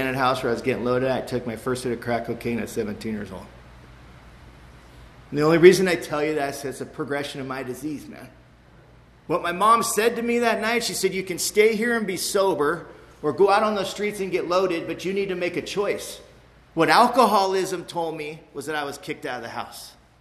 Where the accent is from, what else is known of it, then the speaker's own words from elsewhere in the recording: Mission Viejo, California, United States; now I grew up in Mission Viejo, California.